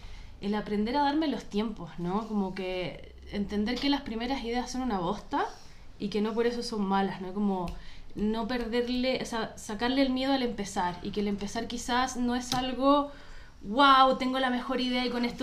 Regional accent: Chile; now in Argentina; Explico que nací y viví en Chile y después me fui a vivir a Argentina.

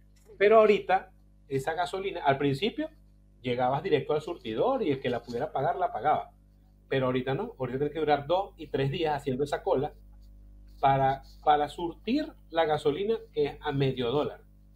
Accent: Venezuela; En mi país, Venezuela es lindo.

